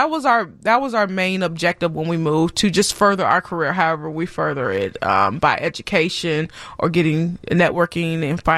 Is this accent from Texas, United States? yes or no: yes; Houston, Texas, United States; also born or lived in Germany; Houston, Texas. I was raised in Houston, Texas. So here's my story.